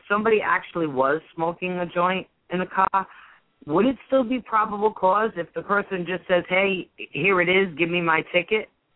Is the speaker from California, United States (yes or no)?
no; Massachusetts, United States; by the way. And I'm from Massachusetts also